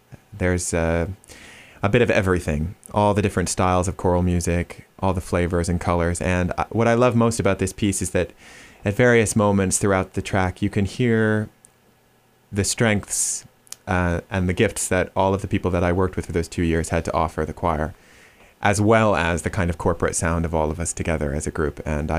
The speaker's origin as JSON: {"language": "English", "town": "Johnston", "region": "Rhode Island", "country": "United States", "tie": "born or raised there", "moved": "yes", "lives_now": "London, United Kingdom", "said": "That's right. I live in London now, but I grew up in Johnston, Rhode Island, and attended the local public high school"}